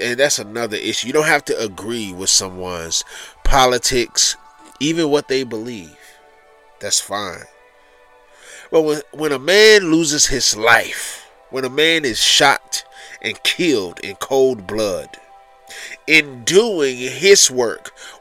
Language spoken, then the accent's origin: English; Atlanta, Georgia, United States; You guys should know, if you didn't know already, I am from Atlanta, Georgia